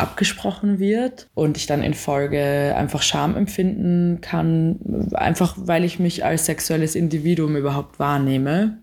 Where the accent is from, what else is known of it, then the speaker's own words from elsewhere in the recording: Graz, Styria, Austria; also born or lived in Rome, Italy; Ich komme ursprünglich aus Graz und habe da auch meinen Bachelor in Psychologie gemacht. Die letzten beiden Jahre habe ich in Rom in Italien meinen Master in Psychologie mit einer Spezialisierung auf Sexologie gemacht.